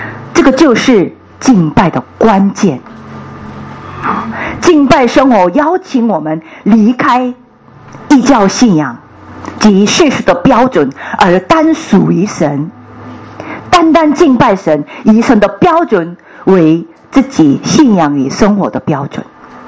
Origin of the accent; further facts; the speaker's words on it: South Korea; Chinese is a second language; 我是韩国人呢，嫁了姓不改，